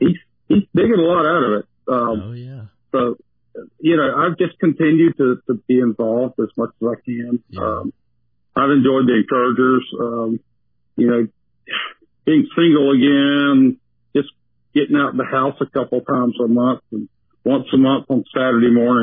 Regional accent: Columbia, South Carolina, United States; I did. I grew up in Columbia. I graduated from a little private Christian school, Columbia Christian, which is no longer.

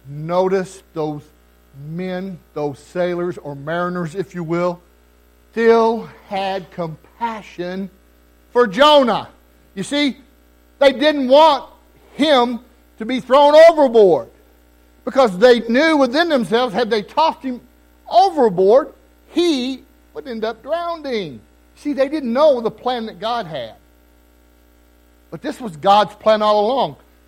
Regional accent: Southern United States, United States; Now, I'm from the South. I'm from the Bible Belt.

